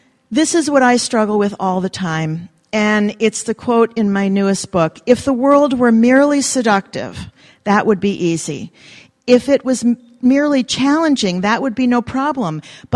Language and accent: English; Midwest, United States; Now, part of this is being Greek. Part of it is because I'm from the Midwest. Midwesterners are the kind of people that bring you a casserole when you move in. I live in the Northeast.